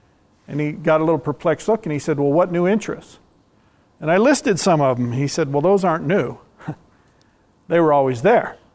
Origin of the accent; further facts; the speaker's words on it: Cleveland, Ohio, United States; We grew up in the Cleveland, Ohio area.